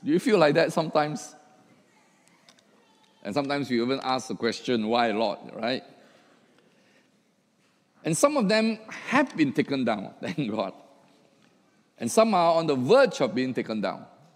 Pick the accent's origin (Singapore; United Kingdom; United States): Singapore; We are Singaporean, right? We want to kiasu, right?